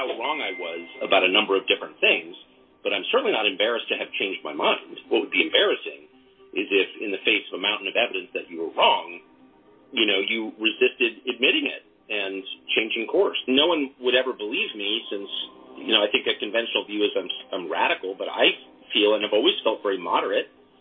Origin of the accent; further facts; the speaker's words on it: La Jolla, California, United States; also born or lived in Georgetown; I grew up in La Jolla and Georgetown, so it's not like I'm the son of a coal miner.